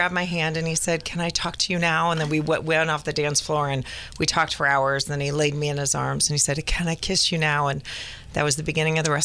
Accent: Carmel, California, United States; I grew up in the bucolic little village of Carmel, California. Very delighted to have that background.

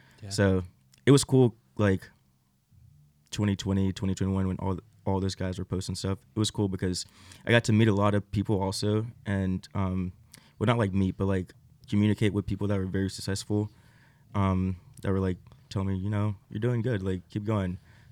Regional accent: Georgia, United States; now in Nashville, United States; I grew up in Northeast Georgia, and I grew up going to church like a lot of people do in small towns.

